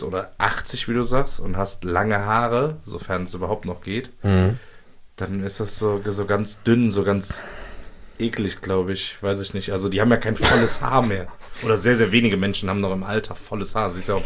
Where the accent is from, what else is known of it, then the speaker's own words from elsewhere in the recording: Cologne, North Rhine-Westphalia, Germany; als Kölner